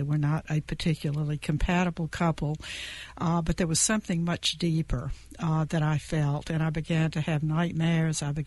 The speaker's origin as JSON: {"language": "English", "region": "Georgia", "country": "United States", "tie": "born or raised there", "also_born_or_lived": "Minneapolis, Minnesota", "said": "the Jim Crow South, where I grew up in Georgia, were still with me and were still affecting my life."}